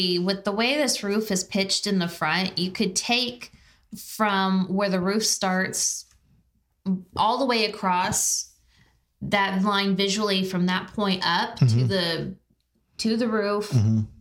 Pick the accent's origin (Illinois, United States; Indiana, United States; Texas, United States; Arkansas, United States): Texas, United States; I'm from Texas, and that's a huge thing down there.